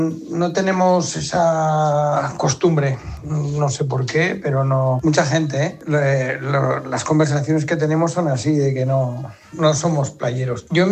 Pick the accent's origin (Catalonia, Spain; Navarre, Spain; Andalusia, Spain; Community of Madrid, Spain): Catalonia, Spain; Sitges; soy de Sitges, de Barcelona.